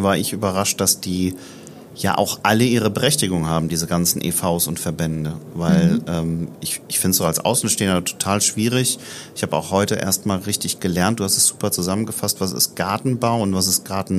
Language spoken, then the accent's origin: German; Cologne, North Rhine-Westphalia, Germany; Also ich komme ja aus Köln.